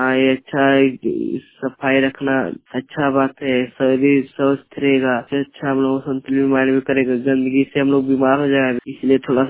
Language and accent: Hindi; Bholdi, Jharkhand, India; मेरा गांव भोलडी, पोस्ट गलागी, थाना निमियागार, जिला गिरिडीह, पिन कोड 82 झारखंड।